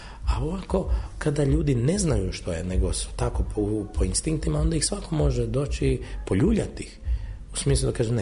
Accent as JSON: {"language": "Croatian", "town": "Zagreb", "region": "City of Zagreb", "country": "Croatia", "tie": "born or raised there", "said": "jer sam kao prvo Zagrepčanin, kao urbano dijete iz centra, ja puno brže govorim"}